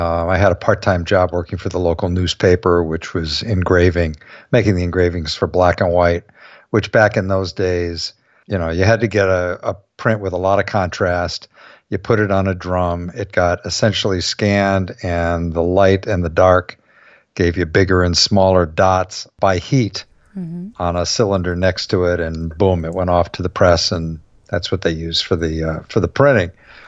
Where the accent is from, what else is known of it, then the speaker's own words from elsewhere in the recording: Ohio, United States; I went to Miami of Ohio, I grew up in Ohio